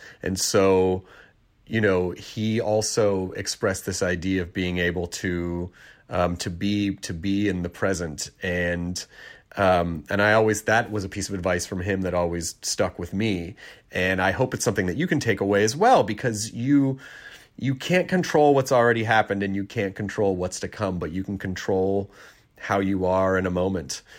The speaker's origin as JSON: {"language": "English", "region": "Tennessee", "country": "United States", "tie": "born or raised there", "also_born_or_lived": "Kentucky", "said": "Tennessee, my actual home state of Tennessee. Well, actually, Kentucky's my home state. Tennessee is where I largely grew up."}